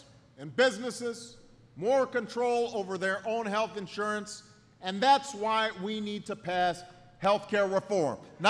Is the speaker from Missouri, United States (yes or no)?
no; Illinois, United States; In my home state of Illinois, rates are going up by as much as 60%.